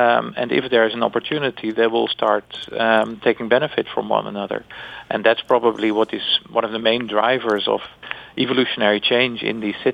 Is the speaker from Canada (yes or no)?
no; Netherlands; I've seen them in my hometown in the Netherlands